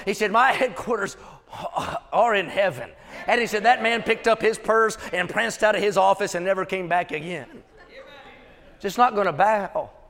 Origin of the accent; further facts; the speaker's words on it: West Virginia, United States; When I grew up in West Virginia, everything in West Virginia is like this on a hill.